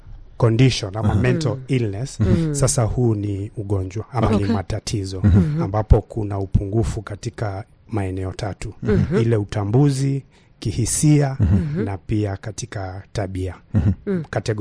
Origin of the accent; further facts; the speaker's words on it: Kilifi, Kilifi County, Kenya; Na natokea kule Kilifi.